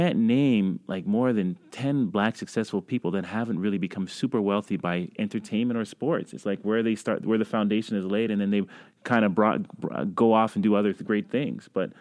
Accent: Canada; I'm also a Canadian, love my CFL as well.

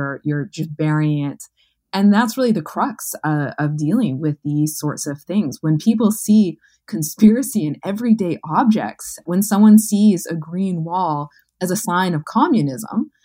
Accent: Manitoba, Canada; as a human, as a Canadian, as a Manitoban, as a journalist.

